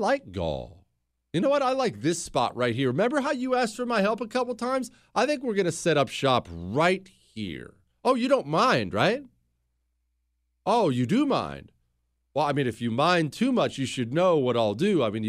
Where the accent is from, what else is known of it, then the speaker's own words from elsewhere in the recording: United States; Maybe it's because I'm an American.